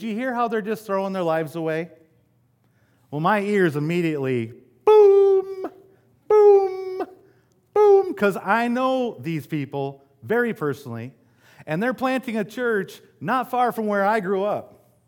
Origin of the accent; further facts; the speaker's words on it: Grand Rapids, Michigan, United States; I grew up in Grand Rapids, Michigan, very close to the inner city.